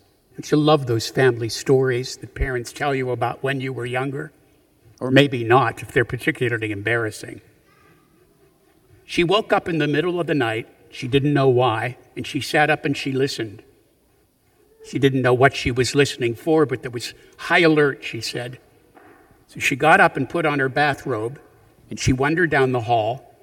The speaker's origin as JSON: {"language": "English", "town": "Punxsutawney", "region": "Pennsylvania", "country": "United States", "tie": "born or raised there", "said": "When I was growing up in Punxsutawney, Pennsylvania, and was about 8 years old, my brother was 5 years older"}